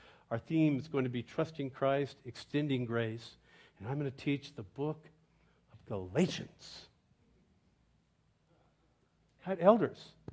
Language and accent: English; Ireland; And I said, "No, I'm Irish."